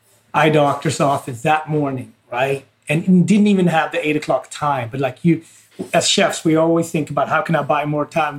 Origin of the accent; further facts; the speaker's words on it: New York, United States; And it's still something as a New Yorker, you know, that, you know, once you enter the Wall Street area, which is really where the towers are, you cannot not think about it.